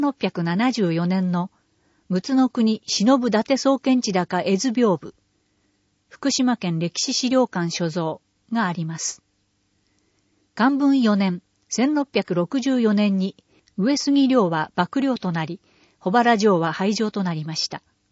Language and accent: Japanese; Tennessee, United States; now in Japan; 特に私の出身であるテネシー州では春夏秋冬が明瞭なので、秋の木々の色、冬の雪、春の美しいお花や夏の厳しい暑さで育てられました。